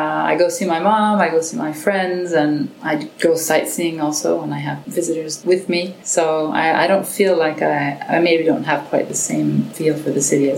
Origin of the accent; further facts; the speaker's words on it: San Francisco, California, United States; moved away as an adult; now in France; I was born in San Francisco, and I lived there for the first 18 years of my life until my studies brought me other places in California and abroad, and then moved to France after I graduated from college.